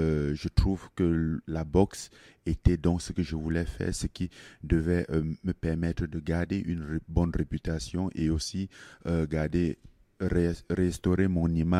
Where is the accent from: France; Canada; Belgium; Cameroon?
Cameroon; Je suis né au Cameroun, j'ai grandi au Cameroun.